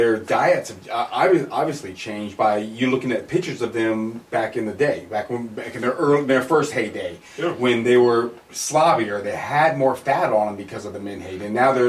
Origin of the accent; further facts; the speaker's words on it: Ocean View, Virginia, United States; I grew up here in Ocean View.